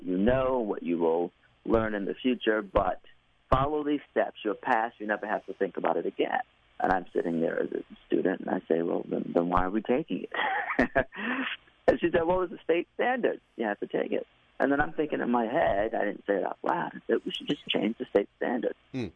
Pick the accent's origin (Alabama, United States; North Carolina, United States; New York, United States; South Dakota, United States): New York, United States; Middletown; I was elected to a board of education where I grew up in Middletown, New York, in Orange County.